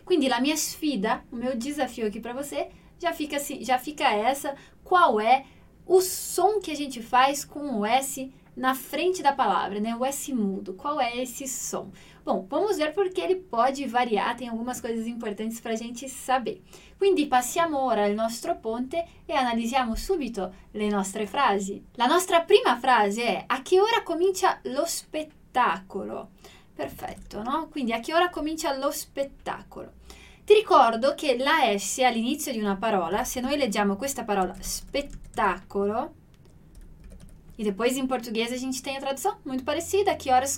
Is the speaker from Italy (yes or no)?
yes; northern Italy, Italy; Portuguese is a second language; Itália, principalmente no sul. Eu cresci no norte, né?